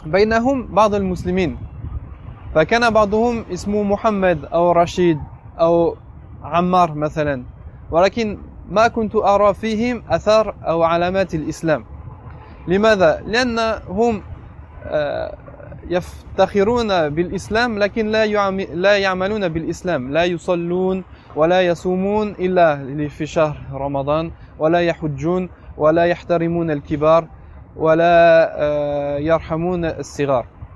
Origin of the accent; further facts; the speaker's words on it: France; Arabic is a second language; عندي 29 سنة. أنا أصلي من فرنسا، ولدت في فرنسا وتربيت في فرنسا. ولدت من أسرة نصرانية، أمي نصرانية